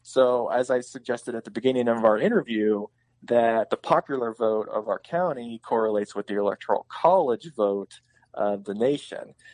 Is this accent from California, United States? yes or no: no; Illinois, United States; moved away as an adult; I'm originally from Illinois, so I moved here for the job